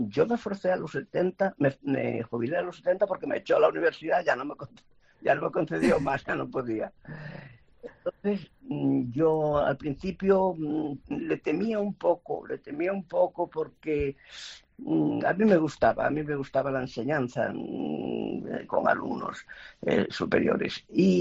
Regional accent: Galicia, Spain; also born or lived in Venezuela; Y fíjese yo me crié en Galicia, pero acostumbrada al clima tropical y a la luz tropical

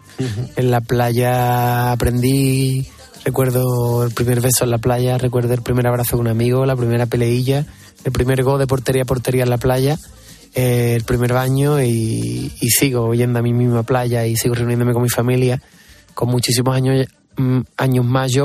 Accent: Rota, Andalusia, Spain; soy sur, soy de Cádiz, soy de Rota, me gusta el carnaval, eso está ahí dentro.

